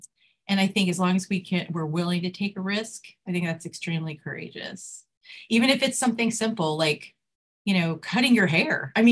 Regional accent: Reston, Virginia, United States; now in Sterling, United States; I grew up in Reston. So I've been a Restonian my whole life. I live in Sterling now, but I'm still a Restonian at heart. My parents' house is still there.

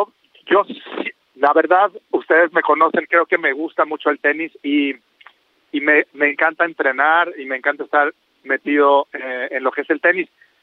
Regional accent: Mexico; a lo mejor nos falta un poquito de eso a nosotros como mexicanos

